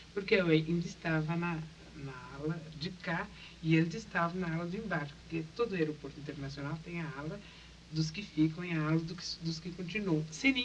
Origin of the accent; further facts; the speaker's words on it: Brazil; E eu tentei, como boa brasileira que era, tentei reagir, não dormir depois do almoço.